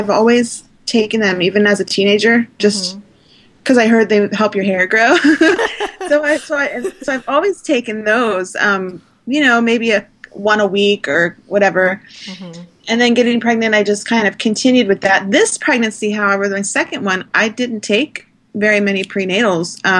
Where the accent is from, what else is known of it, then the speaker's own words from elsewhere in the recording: Phoenix, Arizona, United States; moved away as an adult; now in Missouri, United States; No. I'm out in Missouri, out in a small town. I'm originally from Phoenix, Arizona.